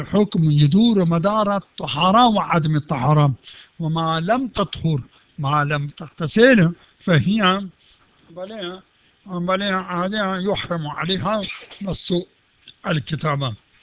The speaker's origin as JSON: {"language": "Arabic", "country": "Pakistan", "second_language": "Arabic", "said": "مثلا هناك عندنا في باكستان"}